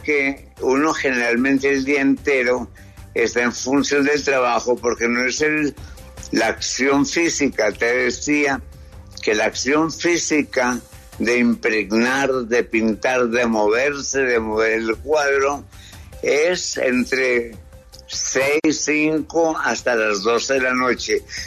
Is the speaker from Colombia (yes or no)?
yes; Neira, Caldas, Colombia; born there; also born or lived in Africa; cuando volví a Colombia ya grande, porque yo me crié básicamente en el África. Volví a Colombia y entonces en el 50, en casa de un tío, en mi pueblo natal, que es Neira